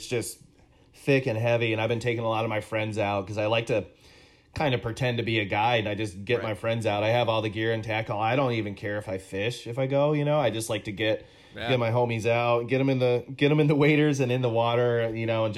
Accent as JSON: {"language": "English", "town": "Grand Haven", "region": "Michigan", "country": "United States", "tie": "born there", "said": "I was born in Grand Haven Hospital."}